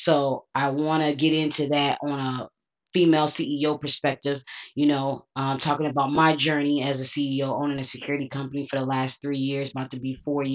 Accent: New York, United States; Now, I'm from New York, and unfortunately, those laws are crazy

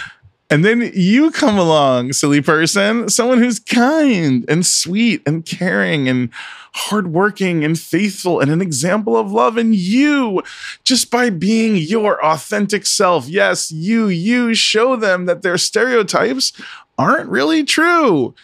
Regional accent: Florida, United States; And I grew up in South Florida, so I didn't really realize that when I was going to college up there near Jacksonville, St. Augustine, Gainesville area.

